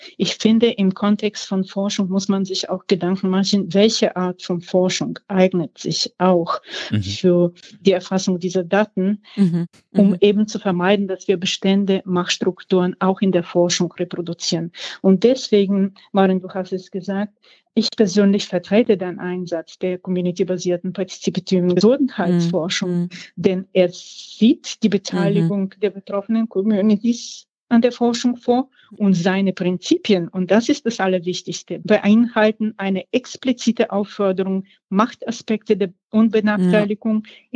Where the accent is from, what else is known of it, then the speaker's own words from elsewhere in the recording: Berlin, Germany; ich komme aus Berlin